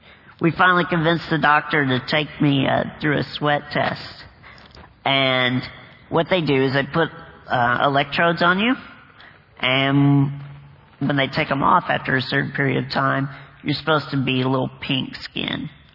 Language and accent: English; Bowling Green, Kentucky, United States; also born or lived in Nashville; Now, soon after my sweat glands were restored, we moved from Nashville, Tennessee to Bowling Green, Kentucky. And I met my first friend in second grade.